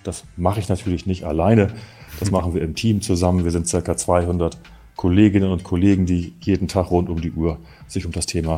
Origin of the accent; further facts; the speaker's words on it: Bremen, Germany; born there; now in Hamburg, Germany; habe in Bremen an der Universität studiert. Das ist auch mein Geburtsort. Und bin dann nach dem Studium sozusagen nach Hamburg gezogen.